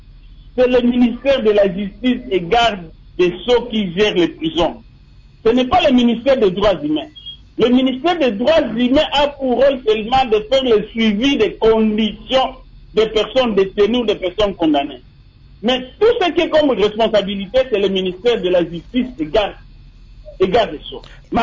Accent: DR Congo; chez nous, en République démocratique du Congo

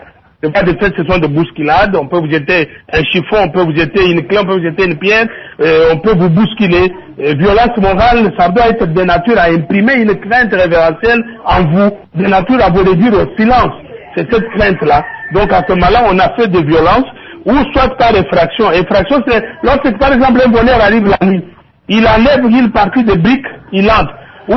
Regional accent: DR Congo; Chez nous en RDC

